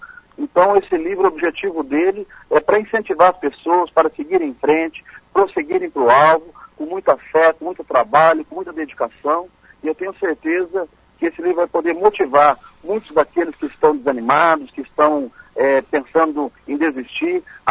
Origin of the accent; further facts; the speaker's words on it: Maringá, Paraná, Brazil; Desde a minha infância, quando eu nasci aqui em Maringá, sou maringaense, né? Estudei minha vida toda aqui em Maringá, em colégios públicos, Colégio Marco Antônio Pimenta, Branca da Mota, no JK. Depois eu fiz a universidade pública aqui, a UEM